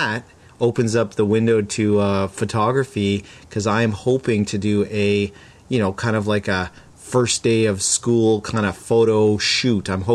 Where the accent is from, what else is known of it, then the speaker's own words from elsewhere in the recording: Toronto, Ontario, Canada; moved away; Growing up in Toronto, baseball was big, and I went to a lot of games.